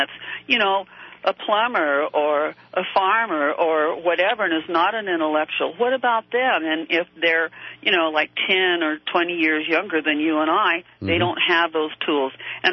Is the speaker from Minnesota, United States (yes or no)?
no; California, United States; now in Oregon, United States; I'm a Californian. That's a transplant to Oregon.